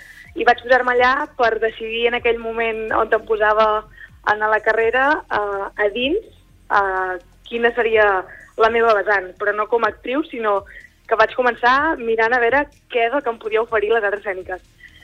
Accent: La Bisbal d'Empordà, Catalonia, Spain; Sí, soc de la Bisbal

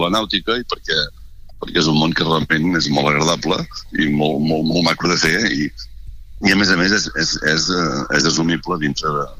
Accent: Olot, Catalonia, Spain; now in Platja d'Aro, Spain; D'Olot. El que passa que fa 20 anys que estem a Platja d'Aro. Mm. Estic a Platja d'Aro.

